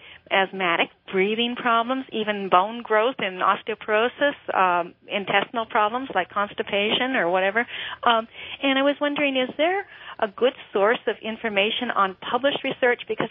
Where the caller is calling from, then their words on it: San Francisco, California, United States; from San Francisco Bay Area.